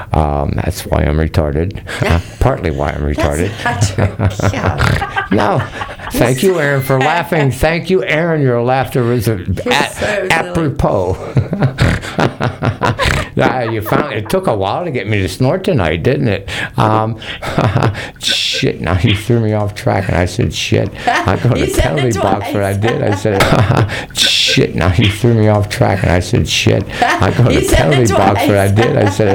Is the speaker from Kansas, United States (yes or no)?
no; Pittsburgh, Pennsylvania, United States; Of course, I hated him because I was from Pittsburgh.